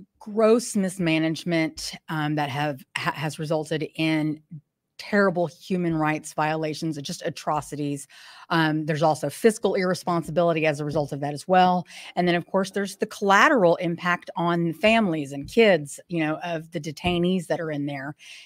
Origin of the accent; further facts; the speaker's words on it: Houston, Texas, United States; I'm from Houston, born and raised.